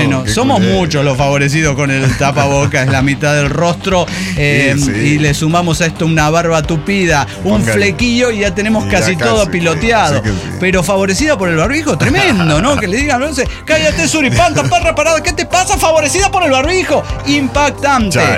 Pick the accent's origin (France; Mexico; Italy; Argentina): Mexico; Mexico City; de la Ciudad de México.